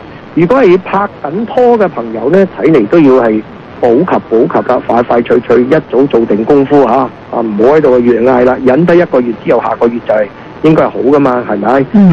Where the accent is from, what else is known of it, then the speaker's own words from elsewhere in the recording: Guangdong, China; 正所謂我們廣東人話齋鬼揞眼啦